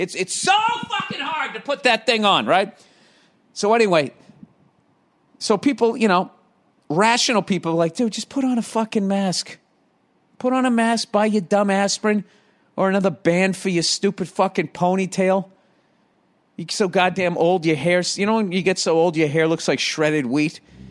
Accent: United States; Like, it's New Year's Eve. I'm an American.

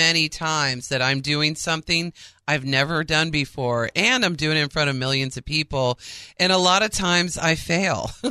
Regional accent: Florida, United States; Born and raised in Florida. I'm a fourth generation, which I'm very proud of because there's not many of us around.

